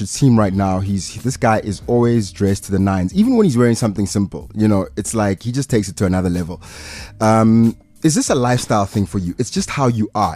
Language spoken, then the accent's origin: English; Pretoria, Gauteng, South Africa; I grew up in Pretoria. I say Pretoria because people are like, but which Gassi specifically? Mamelodi, Soshanguve, Harankua. I'm from all the Gassis.